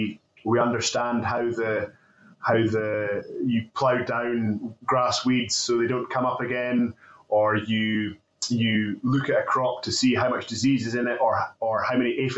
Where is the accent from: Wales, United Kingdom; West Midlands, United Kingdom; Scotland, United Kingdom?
Scotland, United Kingdom; But being a Scottish farmer here in East Fife